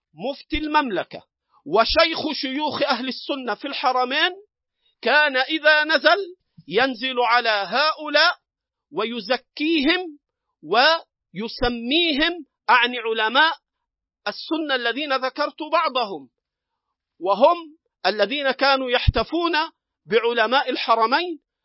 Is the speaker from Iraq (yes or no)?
no; Egypt; هنا أريد أن أذكر موقف العلماء عندنا في مصر، بحكم أنها بلدي